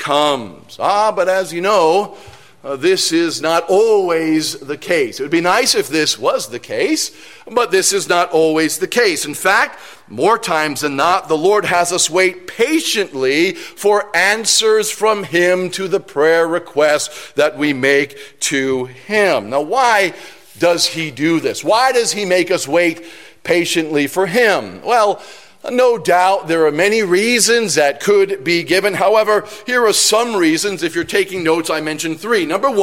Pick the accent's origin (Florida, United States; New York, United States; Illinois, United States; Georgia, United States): New York, United States; New York City; I'm from New York City.